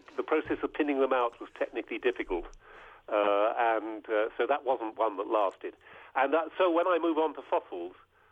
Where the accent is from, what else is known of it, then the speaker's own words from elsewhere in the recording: London, United Kingdom; And I had a very countryside, despite being a Londoner, we had a very countryside upbringing